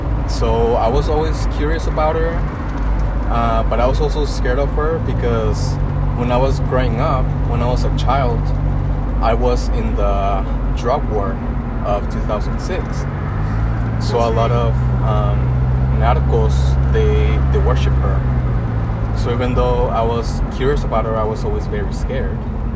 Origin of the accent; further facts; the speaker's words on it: Tijuana, Baja California, Mexico; I'm from Tijuana, and since I'm from Tijuana